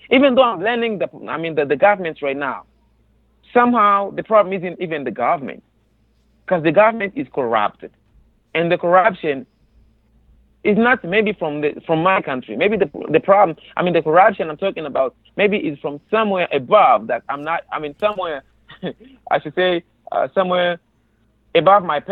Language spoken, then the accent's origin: English; Tanzania; also born or lived in Congo; now in United States; I grew up in a neighboring country. I grew up in Tanzania. It's a neighboring country, in a camp, refugee camp. I've been there for all this time.